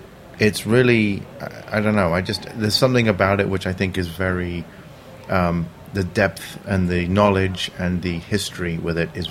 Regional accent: London, United Kingdom; growing up in London.

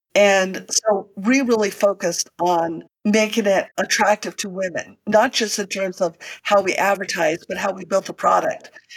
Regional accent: Santa Fe, New Mexico, United States; I grew up in Santa Fe, New Mexico. My dad was in sales

